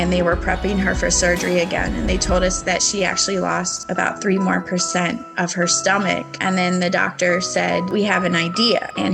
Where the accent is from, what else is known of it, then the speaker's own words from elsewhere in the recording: Baltimore, Maryland, United States; I am Kinsley's mom, and we are from Baltimore.